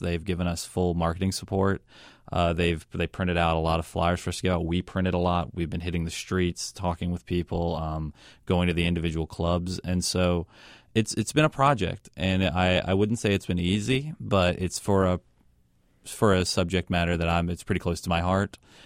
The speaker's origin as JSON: {"language": "English", "region": "the South", "country": "United States", "tie": "born or raised there", "said": "Growing up in the South, they don't teach us those kinds of things."}